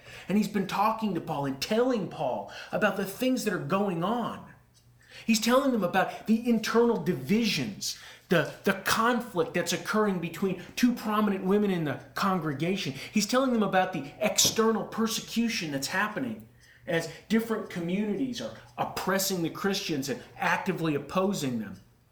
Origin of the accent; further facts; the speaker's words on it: Texas, United States; Just like as a Texan, I like barbecue and sports teams that lose a lot.